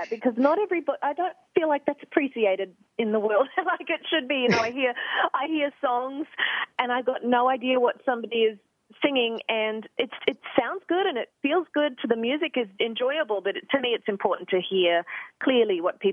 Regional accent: Australia; now in New York, United States; I am from Australia and I'm a very proud Australian, but I'm also a proud New Yorker, I have to say, after 13 years here.

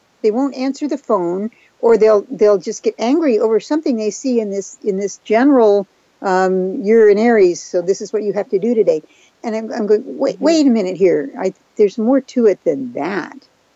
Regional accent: Galveston, Texas, United States; born there; So I was born in Galveston, Texas, because that's where her home was.

